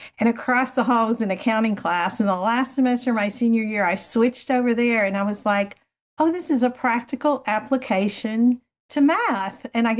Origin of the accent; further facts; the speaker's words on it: Hot Springs, Arkansas, United States; Well, I grew up in Hot Springs, and I was really fortunate to have great parents.